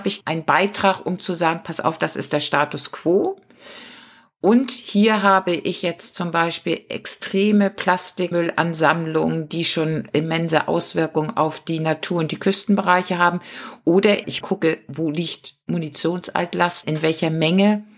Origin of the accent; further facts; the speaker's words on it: Lübeck, Schleswig-Holstein, Germany; Ja, ich bin in Lübeck groß geworden